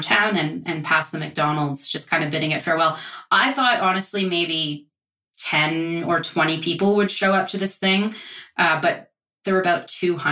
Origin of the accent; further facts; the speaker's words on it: Nova Scotia, Canada; I grew up in Nova Scotia